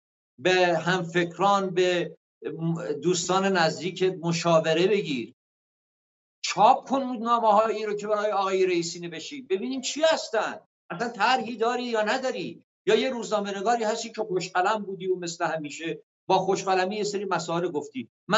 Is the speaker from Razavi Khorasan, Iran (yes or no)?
no; Khuzestan, Iran; ما لور خوزستانی هستیم